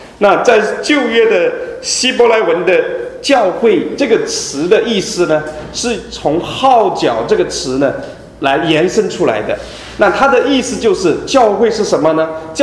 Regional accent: China; 他们开始翻译我们中国人的圣经

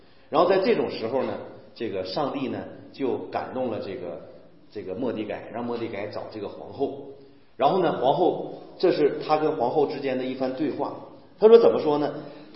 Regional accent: Northeast China, China; accent: Northeastern Mandarin; 就用我们东北话讲，这个爷们儿

